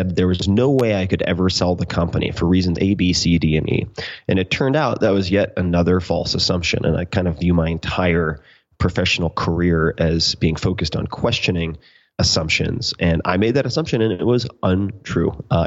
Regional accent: New York, United States; However, I grew up on Eastern Long Island. Everyone in my family has had Lyme.

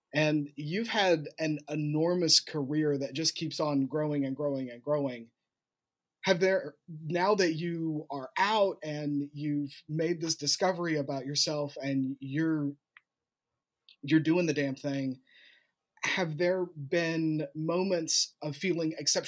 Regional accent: Cartersville, Georgia, United States; and I am from Cartersville, Georgia.

